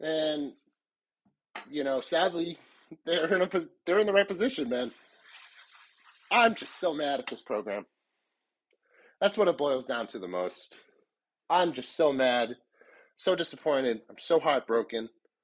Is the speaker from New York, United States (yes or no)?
no; Massachusetts, United States; And I grew up in Massachusetts during the height of Spygate